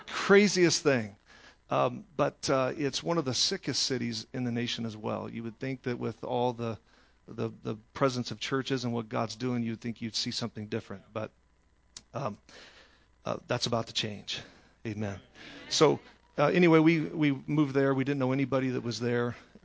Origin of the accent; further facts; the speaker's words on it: Illinois, United States; now in Houston, United States; we're actually from a little south of Chicago. I don't know what that makes us, but I was born and raised in that area